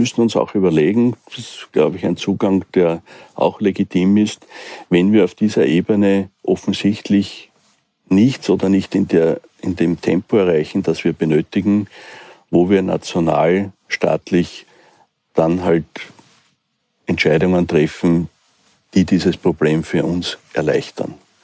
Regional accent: Wiener Neustadt, Lower Austria, Austria; Ich komme aus Wiener Neustadt.

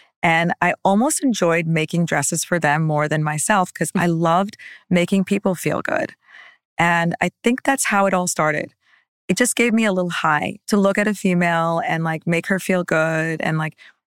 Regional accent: Hong Kong; also born or lived in New York; I grew up in Hong Kong. A lot of people don't know that about me.

